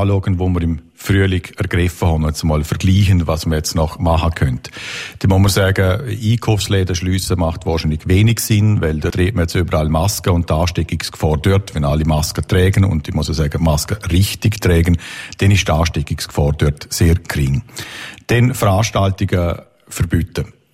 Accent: Liechtenstein; die Intensivstationen, die wir als Liechtensteiner dann brauchen müssten, wenn es bei uns dann diesen Fall gibt.

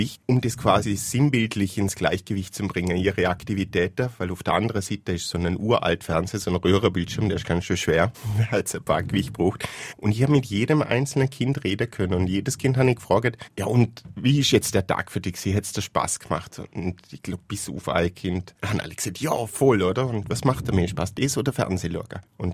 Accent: Eschen, Liechtenstein; ich komme aus Eschen.

